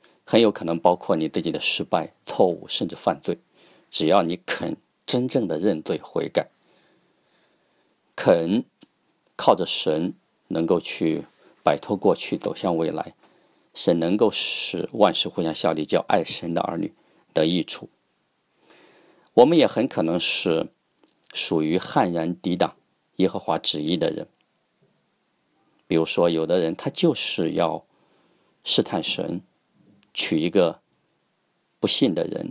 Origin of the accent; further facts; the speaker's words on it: China; 这一点我们中国人是绝对难以理解，觉得这是出卖父亲的王权和王朝的利益，对父亲不忠。